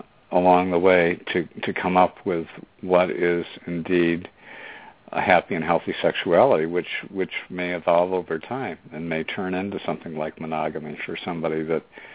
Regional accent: Syracuse, New York, United States; I've participated in marches in my hometown of Syracuse.

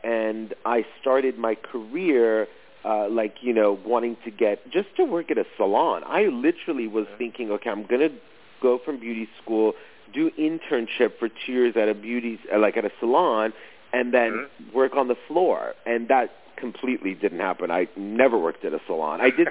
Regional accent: London, United Kingdom; born there; my mom and I, although I was born in London and had been to Europe a lot, we had never done the sightseeing thing.

